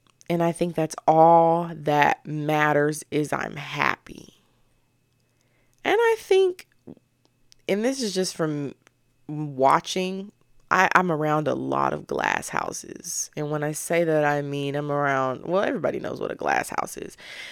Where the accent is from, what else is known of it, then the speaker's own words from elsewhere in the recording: Memphis, Tennessee, United States; if I tell them I'm from Memphis and I got family from Mississippi